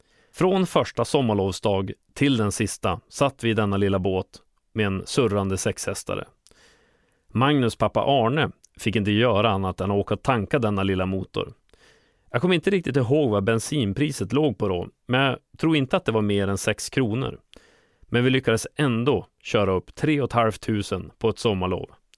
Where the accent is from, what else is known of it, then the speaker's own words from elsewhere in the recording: Köpmanholmen, Västernorrland County, Sweden; Man skulle kunna säga att jag växte upp i sundet i Köpmanholmen.